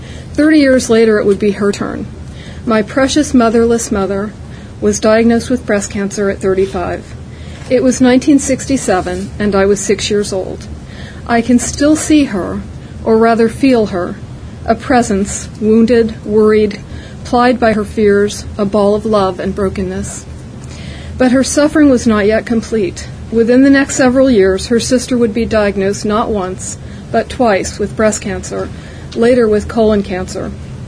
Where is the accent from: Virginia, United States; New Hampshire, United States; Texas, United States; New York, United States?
Virginia, United States; Oakton; I'm from Oakton, Virginia. I drove here. Outside of Vienna, last stop on the Orange Line.